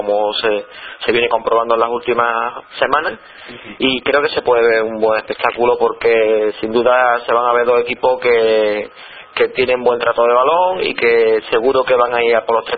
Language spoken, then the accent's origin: Spanish; Ceuta, Spain; Sí, donde he nacido y donde sigo viviendo, y bueno, sí, el equipo de mi tierra...